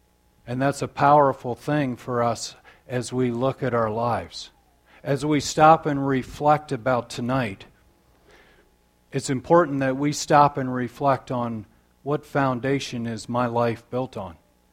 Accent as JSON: {"language": "English", "region": "Michigan", "country": "United States", "tie": "born or raised there", "said": "In my young years, when I was young growing up in Michigan, we were involved in installing foundations."}